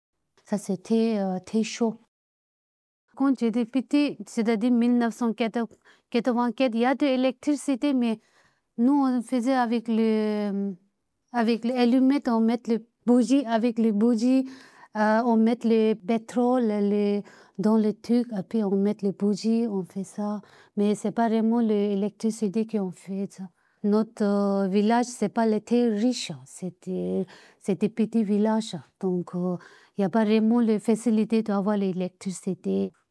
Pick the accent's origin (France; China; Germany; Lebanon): China; Tibet; French is a second language; Il y a trois provinces au Tibet, il y a Kham, Amdo, Yuzhang. Et moi, je suis présentée de Yuzhan.